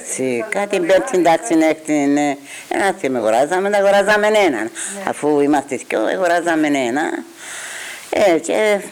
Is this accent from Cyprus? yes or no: yes; Karavas, Kyrenia District, Cyprus; Ναι, στον Καραβά.